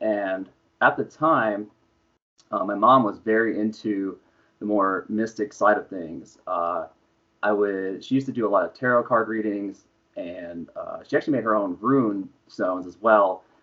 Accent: Minnesota, United States; But in the area that I grew up in Minnesota, the Scandinavian Norse lifestyle was very prominent, very common.

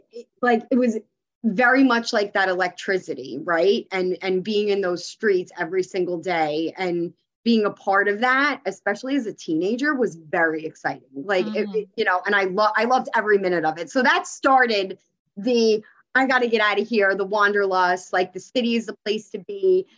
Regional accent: Queens, New York, United States; But I'm originally from Queens. So yeah. I'm originally from the city. And I was born and raised there and grew up there my whole life.

